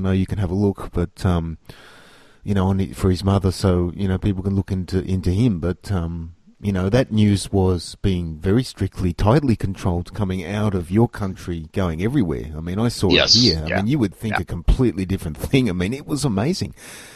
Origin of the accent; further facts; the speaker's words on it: Australia; as an Australian, I was watching this